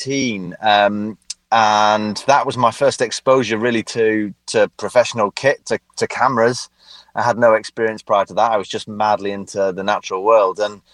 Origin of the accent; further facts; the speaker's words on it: North West England, United Kingdom; Well, I grew up in the Lake District, and it's a beautiful area in the north of England with lots of lakes and lots of high mountains, and it's on the coast, and it's just heaving with wildlife.